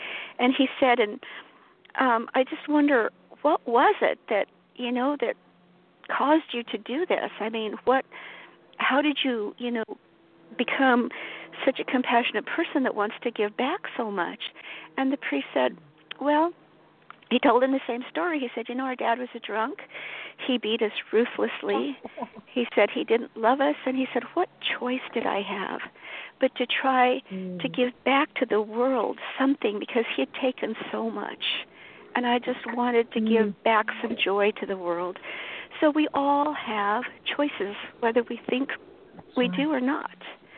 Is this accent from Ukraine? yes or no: no; Colorado, United States; now in Whidbey Island, United States; I was born and raised in Colorado. I really loved the mountains of Colorado. I loved Colorado. I never wanted to leave Colorado.